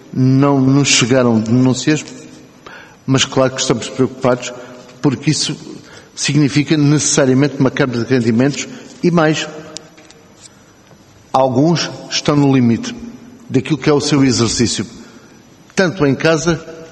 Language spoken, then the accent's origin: Portuguese; Portugal; Nós, enquanto portugueses, temos sempre esta condição do fatalismo.